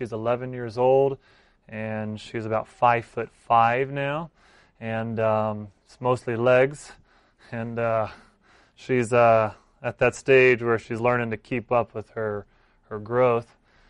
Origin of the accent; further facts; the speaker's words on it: North Carolina, United States; now in Peru; We live in Peru. Been there since 2006. I grew up in North Carolina